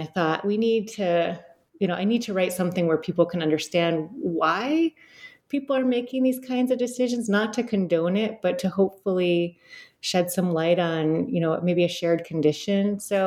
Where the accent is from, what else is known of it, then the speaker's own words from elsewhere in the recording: Detroit, Michigan, United States; So I grew up in Southeast Detroit.